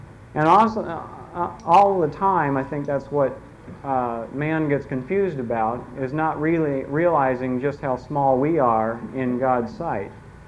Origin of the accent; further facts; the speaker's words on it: Chandler, Arizona, United States; For those of you who don't know me … I'm also from Arizona, Chandler, Arizona.